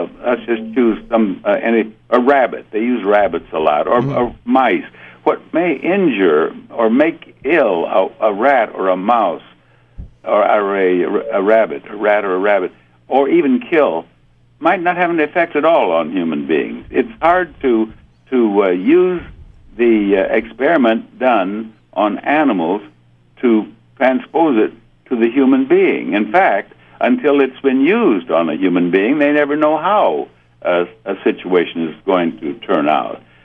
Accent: South Dakota, United States; I grew up on the plains of South Dakota. I grew up on the Rosebud Indian Reservation, as you know.

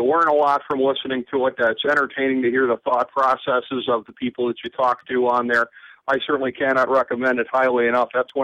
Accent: Cleveland, Ohio, United States; in my hometown of Cleveland, Ohio, where everyone is very, very excited about the new and improved Cleveland Cavaliers.

